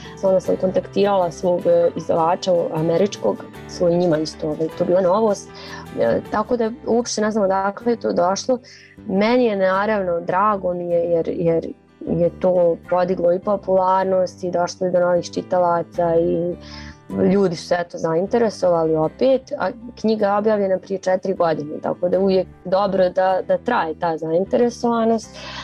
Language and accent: Serbian; Zagreb, City of Zagreb, Croatia; born there; da sam rođena u Zagrebu.